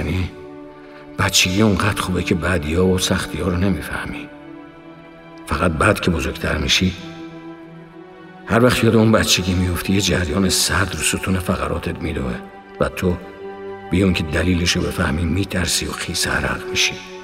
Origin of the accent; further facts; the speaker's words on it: Hamadan, Iran; born there; توی روستای گیج و گم روی نقشه با جمعیتی کم و کمتر در اطراف همدان به دنیا آمدم.